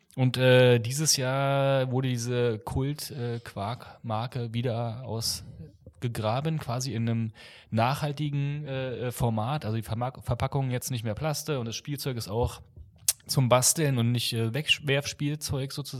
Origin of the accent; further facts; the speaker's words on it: East Germany, Germany; wir kommen auch aus dem Osten.